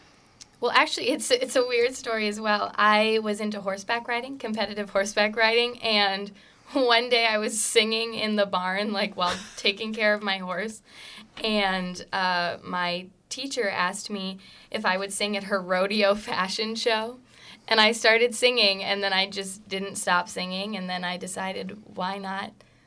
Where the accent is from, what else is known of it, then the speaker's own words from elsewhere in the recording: Montana, United States; also born or lived in New York City; And we moved when I was a baby from New York City to Montana, so I always knew I wanted to be back in the city